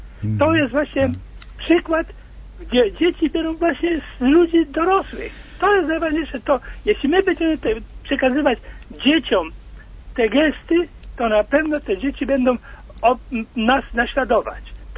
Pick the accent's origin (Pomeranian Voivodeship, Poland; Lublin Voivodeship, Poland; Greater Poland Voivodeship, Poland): Greater Poland Voivodeship, Poland; Poznań; now in Wrocław, Poland; z Wrocławia. W tej chwili jestem ja tutaj we Wrocławiu, a jestem z Poznania.